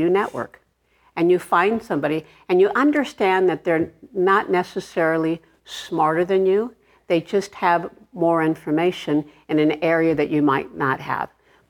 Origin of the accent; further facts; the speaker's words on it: Arleta, California, United States; I grew up in Arleta, California. I was one of nine children, and my parents were both one of 10 children. So there were this whole big village that I lived in, this very poor area of Los Angeles.